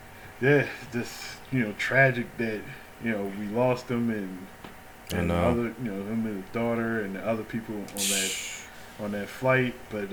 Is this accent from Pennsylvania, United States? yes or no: yes; Philadelphia, Pennsylvania, United States; growing up in Philly. Of course, you know, we Philly, you know, we root for the Sixers.